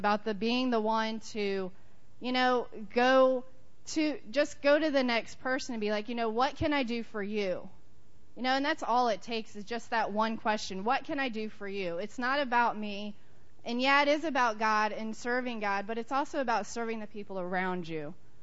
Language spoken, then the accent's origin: English; Texas, United States; moved away; So a couple years ago, I'm originally from Texas, so a few years ago, I moved up here right after I did an internship at our church in Texas.